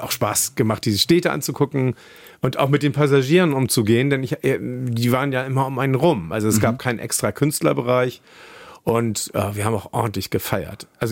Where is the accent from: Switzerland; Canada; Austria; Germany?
Germany; Kiel, Schleswig-Holstein; now in Hamburg, Germany; Erstmal, ich bin in Kiel aufgewachsen, ich liebe Norddeutschland